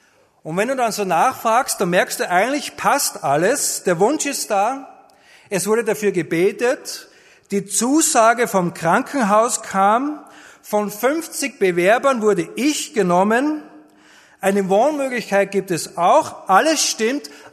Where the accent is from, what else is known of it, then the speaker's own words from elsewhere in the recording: Austria; Und bei uns in Österreich, da ist es so, dass die Schafe meistens über den Sommer über auf die Alm hochkommen